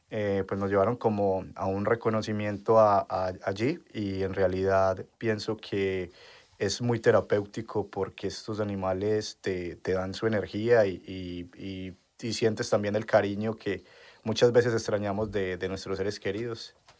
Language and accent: Spanish; San Luis, Antioquia, Colombia; yo soy colombiano de un municipio que se llama San Luis, Antioquia, en el oriente antioqueño. Pues allá mismo crecí pues en el campo, en una vereda con muchos animalitos